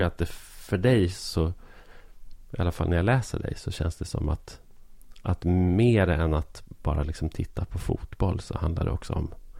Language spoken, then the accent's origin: Swedish; Arbro, Gävleborg County, Sweden; Men jag växte upp i Arbro